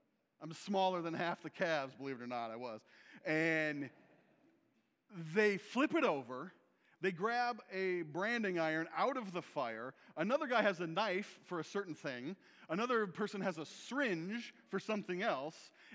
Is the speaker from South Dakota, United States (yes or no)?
yes; South Dakota, United States; Okay, I grew up in South Dakota.